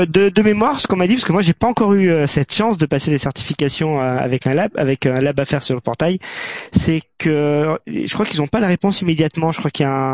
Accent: France; Alors moi, j'ai de la chance. En tant que français, je sais pas si c'est pareil au Québec.

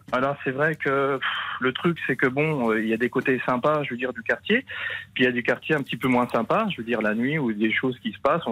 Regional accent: France; moi je suis un Français, vous voyez

